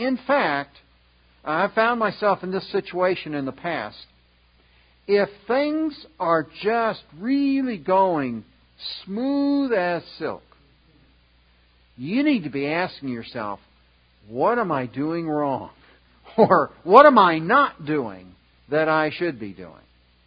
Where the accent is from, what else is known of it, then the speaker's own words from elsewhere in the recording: United States; Because, we, as American Christians, we're all too quick to pull the trigger on our rights.